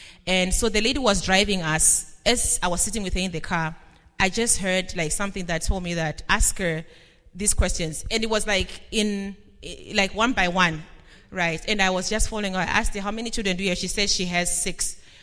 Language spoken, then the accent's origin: English; Philadelphia, Pennsylvania, United States; I said, sir, please, I'm not … I'm from Philadelphia.